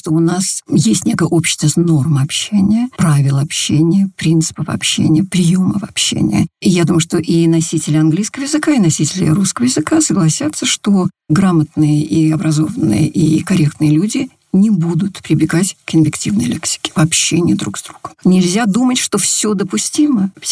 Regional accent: Caucasus, Russia; born there; first language Kabardian; мой родной язык кабардинский. Я родилась на Кавказе, поэтому мой родной язык кабардинский. И русский язык мой такой же родной язык. То есть это два языка, на которых я говорила изначально. Но с 8 лет я еще заговорила по-английски.

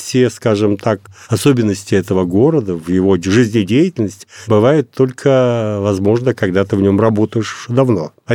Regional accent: Novosibirsk, Novosibirsk Oblast, Russia; Я родился и всю жизнь прожил в Новосибирске. Хотя мои родители переехали с Украины во время эвакуации, и оттуда родом они. Но я родился в Новосибирске и считаю уже, наверное, себя таким сибиряком уже основателем.

